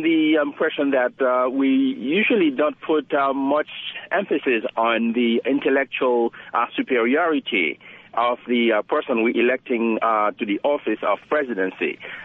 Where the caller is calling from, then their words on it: Massachusetts, United States; I'm calling from Madison, Massachusetts.